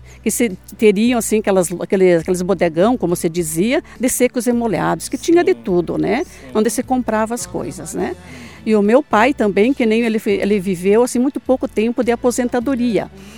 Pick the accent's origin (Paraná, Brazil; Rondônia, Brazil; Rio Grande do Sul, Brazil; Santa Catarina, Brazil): Paraná, Brazil; Renascença; Aqui em Renascença. Então eu sempre tenho orgulho de dizer que a minha terra natal é a Esperança.